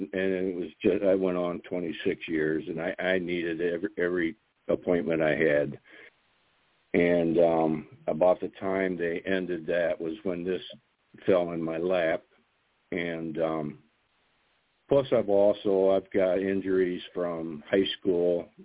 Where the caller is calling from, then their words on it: Helena, Ohio, United States; I'm from Helena, Ohio.